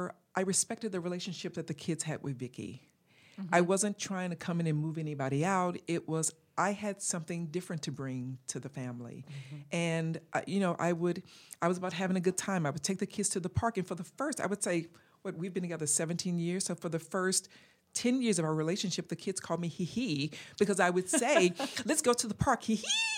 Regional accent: Texas, United States; Or hee-haw, because I'm from Texas.

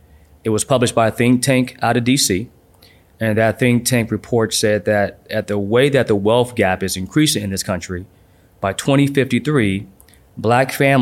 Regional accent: Los Angeles, California, United States; L.A., born and raised, Crenshaw and Adams. My mother, had me and my younger brother, teenage mom. And so we grew up in South L.A.

